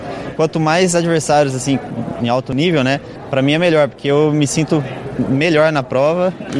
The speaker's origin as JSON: {"language": "Portuguese", "town": "Marília", "region": "São Paulo", "country": "Brazil", "said": "a gente é de Marília, do mesmo lugar, da mesma cidade, né? Eu saí primeiro, depois ele saiu."}